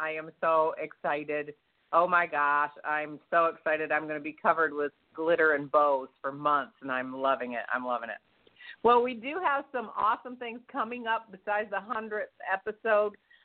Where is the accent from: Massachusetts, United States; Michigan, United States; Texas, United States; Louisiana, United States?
Michigan, United States; But I'm from Michigan, and so to me it's spelled peony or pony.